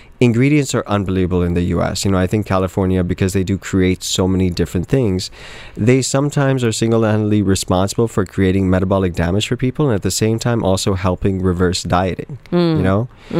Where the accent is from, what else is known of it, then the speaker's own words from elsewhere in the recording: Dubai, United Arab Emirates; since growing up in Dubai, I've always really enjoyed the heat.